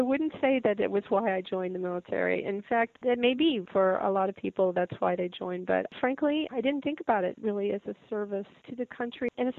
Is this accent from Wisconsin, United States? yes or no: no; Missouri, United States; I grew up in Missouri, and one of the reasons why I joined the Navy was because I had worked for a summer at Whiteman Air Force Base